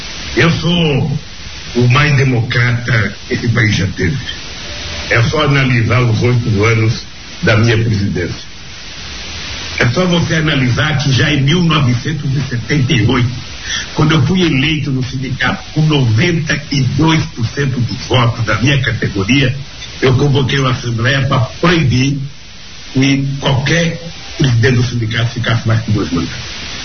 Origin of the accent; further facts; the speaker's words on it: Northeast Region, Brazil; moved away; o Nordeste, eu saí do Nordeste, mas o Nordeste não saiu de mim.